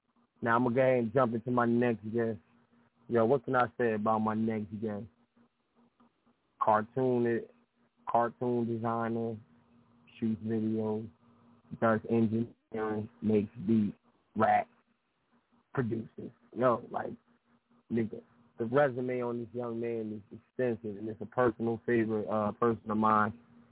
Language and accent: English; New Jersey, United States; He's from New York. I'm from Jersey.